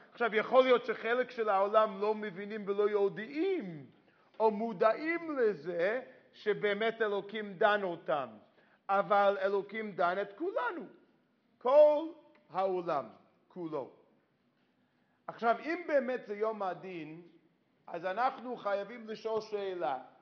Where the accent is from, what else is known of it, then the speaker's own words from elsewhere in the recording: United States; ואני אדם דתי וגדלתי דתי בתוך עולם משפחה דתית, דרך אגב, בארצות הברית, אני לא יודע אם שמתם לב, אבל אני אמריקאי במקור, אבל אם אנחנו מדברים עליי כאדם דתי, שנולדתי דתי ושבאתי מבית דתי